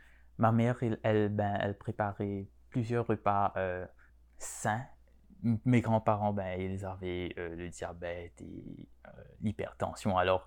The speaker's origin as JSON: {"language": "French", "country": "Mauritius", "first_language": "Mauritian Creole", "second_language": "French", "said": "Alors, nous parlons majoritairement le créole, c'est notre langue maternelle, mais notre créole est basé du français. C'est influencé par le français parce qu'on était colonisé par les Français et les Anglais auparavant."}